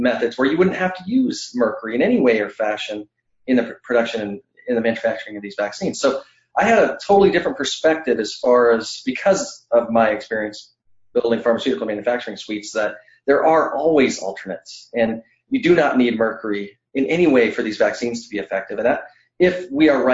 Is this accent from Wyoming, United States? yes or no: yes; Wyoming, United States; also born or lived in Montana / Oregon; I grew up in Wyoming and Montana, and then went to Oregon State University